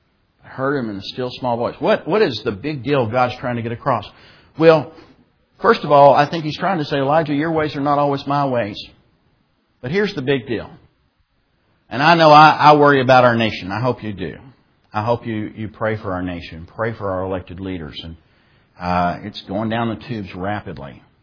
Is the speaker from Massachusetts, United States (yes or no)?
no; Texas, United States; I grew up out in West Texas, and we'd see these, what we call dust devils, these little whirlwinds that take off